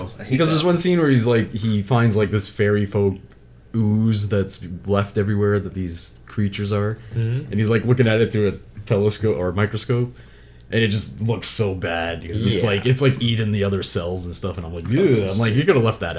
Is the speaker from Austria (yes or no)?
no; Ireland; I mean, I'm Irish, it's not being biased